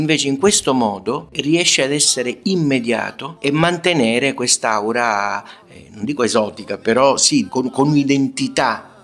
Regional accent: Palermo, Sicily, Italy; io fin da bambino sono siciliano, sono di Palermo

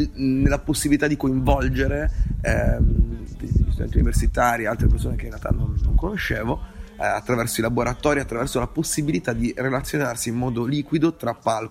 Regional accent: Bologna, Emilia-Romagna, Italy; Io sono di Bologna, sono stato via un po' di anni

